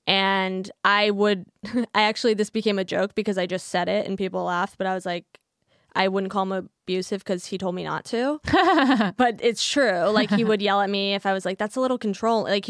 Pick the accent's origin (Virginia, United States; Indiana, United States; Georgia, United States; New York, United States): Virginia, United States; Because I'm from Virginia, so that's